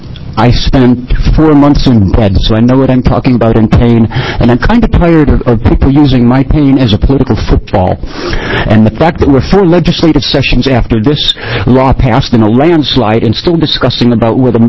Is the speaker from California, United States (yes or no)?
no; Williams, Oregon, United States; I'm from Williams, Oregon.